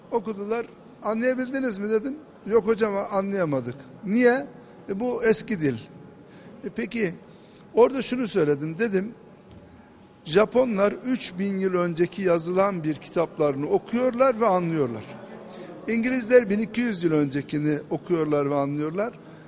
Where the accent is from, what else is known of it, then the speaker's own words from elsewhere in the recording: Kırşehir, Turkey; Ben Kırşehirliyim. Kırşehir mutfağında çeşitli yemekler var. Ama Antep'e geldim.